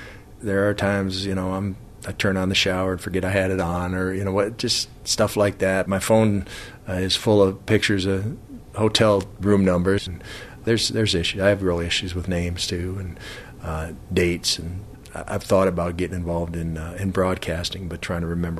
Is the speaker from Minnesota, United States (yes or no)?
yes; Minneapolis, Minnesota, United States; I started playing football when I was 10 years old. I grew up back in Minneapolis, Minnesota.